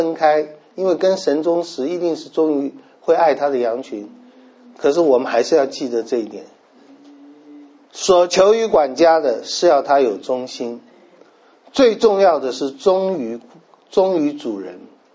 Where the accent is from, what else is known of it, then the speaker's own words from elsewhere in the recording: China; 各位，对我们中国人来讲，我们被人论断是极大的事，是最大的事。